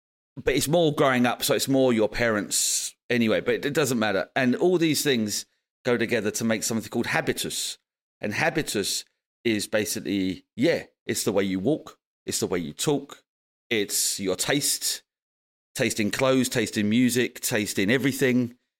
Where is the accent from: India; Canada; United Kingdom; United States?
United Kingdom; London; now in Odense, Denmark; So, well, I'm from London, innit? I'm from London, mate.